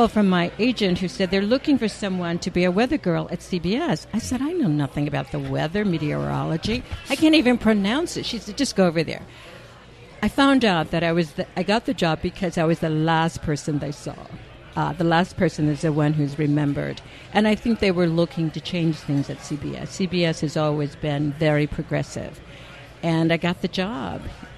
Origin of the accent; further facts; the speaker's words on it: Indianapolis, Indiana, United States; Yes, I'm from Indianapolis, Indiana, and I don't mind telling my age.